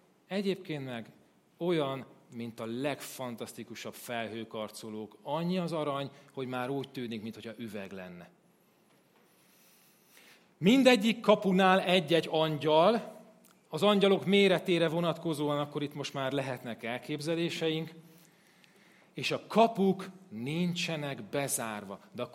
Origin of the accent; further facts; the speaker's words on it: Hungary; elkezdett csipkelődni, amikor megtudta, hogy magyarok vagyunk